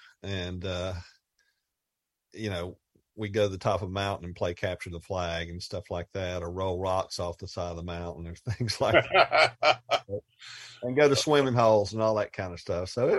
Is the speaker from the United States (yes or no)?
yes; Asheville, North Carolina, United States; rode our bikes all over West Asheville and walked.